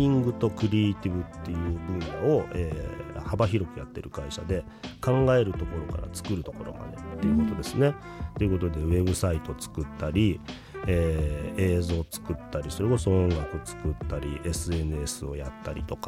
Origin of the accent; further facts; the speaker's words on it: Osaka, Japan; now in Tokyo, Japan; 僕ね出身はね大阪なんですよ。